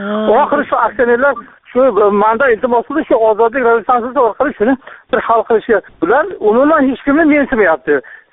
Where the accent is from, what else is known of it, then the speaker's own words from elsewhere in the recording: Angren, Tashkent Region, Uzbekistan; Man Toshkent viloyatining Ohangaron shahridanman.